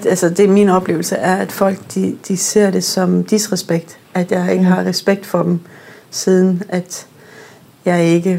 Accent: Northern Norway, Norway; Jeg voksede op i Nord-Norge, som min far er same, så jeg har hele min familie er samer.

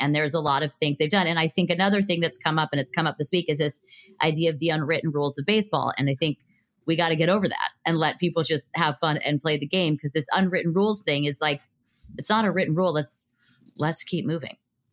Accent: Los Angeles, California, United States; But I'm from Los Angeles and big Dodger fan.

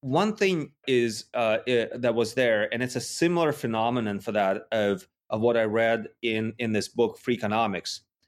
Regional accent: Yekaterinburg, Sverdlovsk Oblast, Russia; I was not in Berlin, obviously. I was in Russia and in a relatively small city called

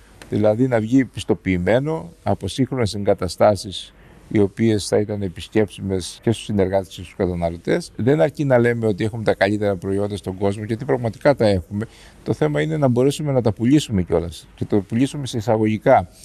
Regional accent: Crete, Greece; και το χωριό μου είναι κοντά στα Νόγια

